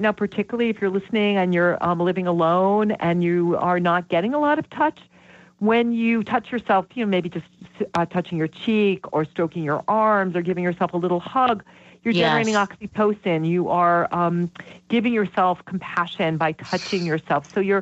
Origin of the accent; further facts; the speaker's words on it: Vermont, United States; I'm from Vermont, so as I tell people, don't go have a threesome with Ben and Jerry's, right?